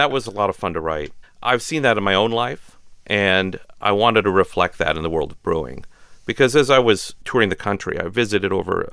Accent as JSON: {"language": "English", "region": "Midwest", "country": "United States", "tie": "born or raised there", "said": "one of the things that I experienced growing up in the Midwest was it took a while to find out how complex people were."}